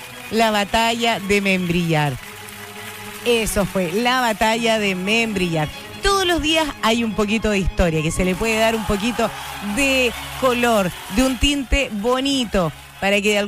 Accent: Chile

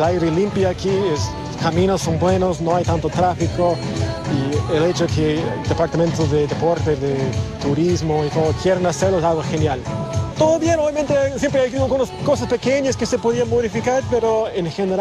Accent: Graneros, O'Higgins, Chile; also born or lived in United States; soy de Graneros, pero también soy en Estados Unidos.

